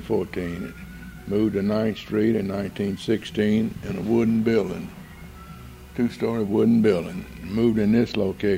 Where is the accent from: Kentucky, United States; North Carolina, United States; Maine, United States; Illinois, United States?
North Carolina, United States; Durham; born there; I was born in Durham, North Carolina, October the 19th, 1920. Watts Hospital.